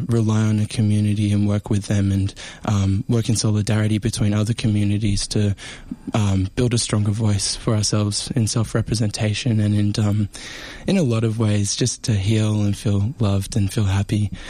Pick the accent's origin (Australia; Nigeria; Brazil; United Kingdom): Australia; Tasmania; born there; Yeah, so I was born in Tasmania myself.